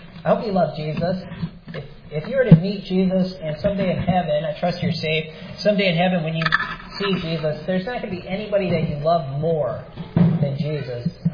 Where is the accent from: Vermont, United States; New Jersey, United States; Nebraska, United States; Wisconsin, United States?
Wisconsin, United States; I grew up in Wisconsin. It's a word where we have a lot of Norwegian people.